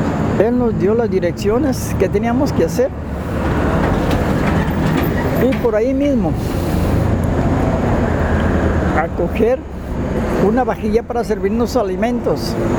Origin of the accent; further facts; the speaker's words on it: Macará, Loja, Ecuador; also born or lived in Santo Domingo de los Colorados; Yo vine de Macará a Santo Domingo de los Colorados.